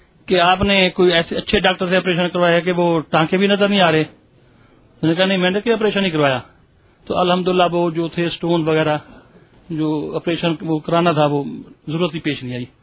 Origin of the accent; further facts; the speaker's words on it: Multan, Punjab, Pakistan; میرا تعلق ملتان سے ہے، میں ایڈوکیٹ ہائی کورٹ ہوں اور وزٹنگ لیکچرر ہوں ذکر یونیورسٹی ملتان میں.